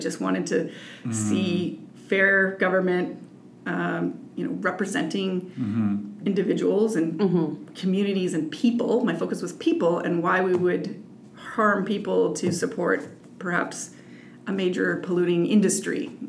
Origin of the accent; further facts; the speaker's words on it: Ottawa, Ontario, Canada; But I grew up in Ottawa, living with my mother and primarily my stepfather.